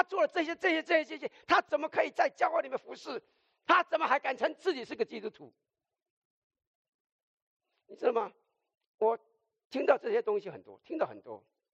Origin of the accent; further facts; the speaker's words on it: China; 这就是我们中国人讲的，众人皆醉，唯我独醒